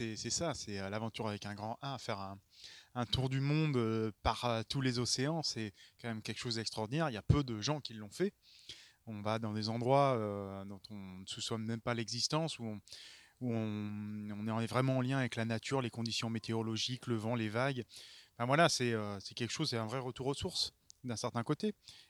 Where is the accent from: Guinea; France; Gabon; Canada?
France; Guadeloupe; also born or lived in Briançon; Non, je suis né à Briançon. Je suis né à Briançon, et effectivement, c'est pas là-bas que j'ai appris à faire de la voile. Après, j'ai eu la chance de grandir en Guadeloupe